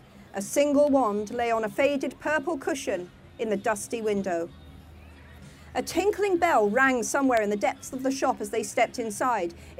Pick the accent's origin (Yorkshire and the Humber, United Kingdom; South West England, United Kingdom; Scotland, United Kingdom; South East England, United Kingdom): Scotland, United Kingdom; I'm from Scotland. I am not used to this.